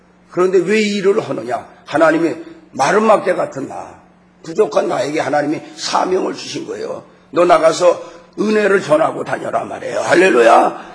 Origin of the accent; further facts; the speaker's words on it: Wonsan, Kangwon, North Korea; 저희가 고향이 원산인데, 원산서 강원도, 강원도가 이북 강원도, 그 다음에 이남 강원도도 있어요.